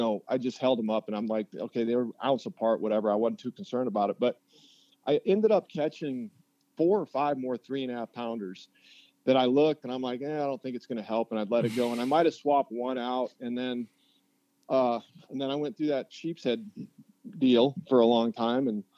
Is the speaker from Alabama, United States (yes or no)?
no; Wyoming, United States; I grew up in Wyoming, and then I did a stint in the Army, and I was stationed out west in San Francisco.